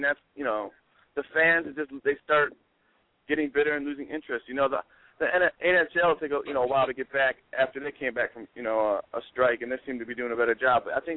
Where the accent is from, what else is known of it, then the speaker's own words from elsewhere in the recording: Chicago, Illinois, United States; I'm from Chicago, bro.